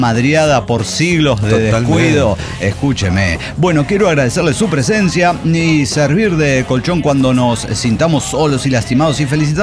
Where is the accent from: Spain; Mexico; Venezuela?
Mexico; Tijuana, Baja California; de Tijuana, México.